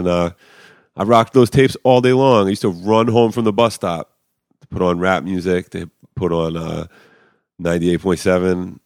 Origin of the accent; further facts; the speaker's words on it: White Plains, New York, United States; I grew up in White Plains, New York, Greenberg, really, which is 20 minutes outside of New York City.